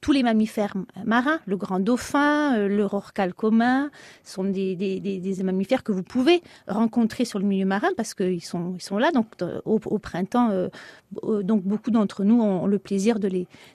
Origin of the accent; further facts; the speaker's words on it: Folelli, Corsica, France; also born or lived in Belgium; moi, je suis de Folély, de Kazink, et j'ai passé tous mes étés sur la plage de San Pellegrino.